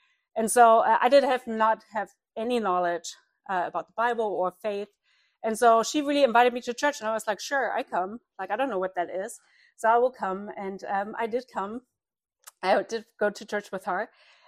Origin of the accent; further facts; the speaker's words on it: eastern Germany, Germany; English is a second language; I grew up in East Germany, and if you kind of familiar a little bit with the history of Germany, it used to be two separate countries, then reunification in 89, 1989.